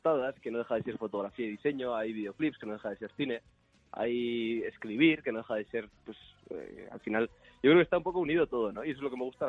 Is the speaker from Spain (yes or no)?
yes; Pamplona, Navarre, Spain; Yo soy de Pamplona, sí, sí.